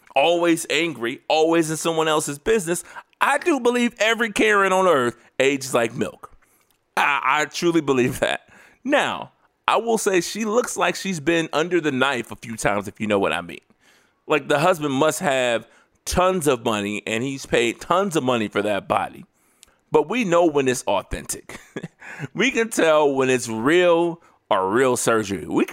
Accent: Indianapolis, Indiana, United States; See, I'm from Indianapolis, right? I'm a Pacers fan.

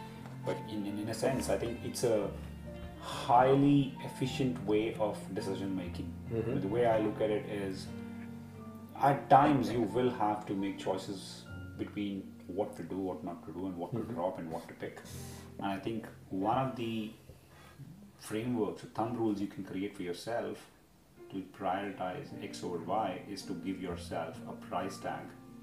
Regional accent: India; I'm born in India, made for the world. Because I think while I was born and raised in India, for the last 20 years I've been traveling around the world, all over Asia, Pacific, Europe, Africa.

